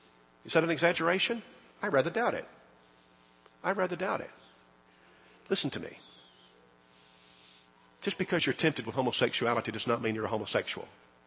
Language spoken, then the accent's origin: English; Alabama, United States; I mean, I have some interest as an American and as an Alabamian, and of course that's true